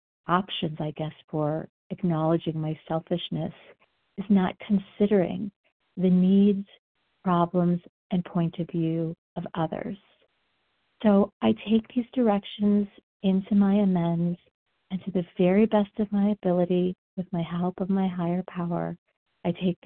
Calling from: Colorado, United States; I am calling from Colorado.

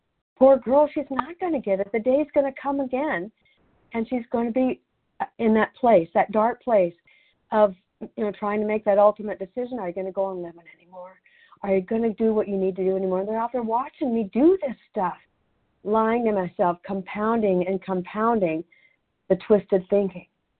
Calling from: Canby, Oregon, United States; I'm a recovered compulsive overeater, and I'm calling from Canby, Oregon.

